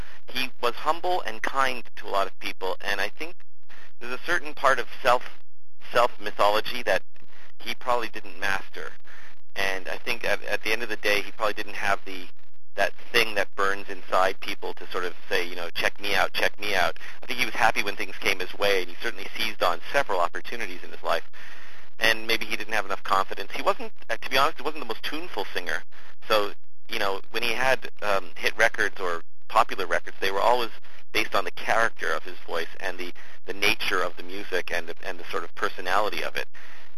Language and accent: English; Toronto, Ontario, Canada; now in Vancouver, Canada; I'm from Toronto, I know exactly what he's talking about, and same reason I ended up in Vancouver, actually.